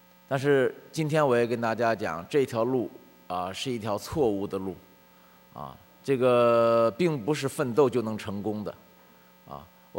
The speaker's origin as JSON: {"language": "Chinese", "region": "Beijing", "country": "China", "tie": "born there", "said": "我在北京出生，然后回到农村劳动，上高中，上到高中以后就去当兵"}